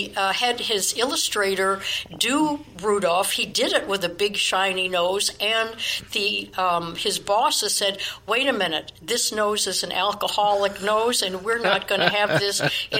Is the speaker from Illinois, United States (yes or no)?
yes; Chicago, Illinois, United States; born there; I was born in Chicago. Maybe that's why I'm 3,000 years old because something has to do with Chicago.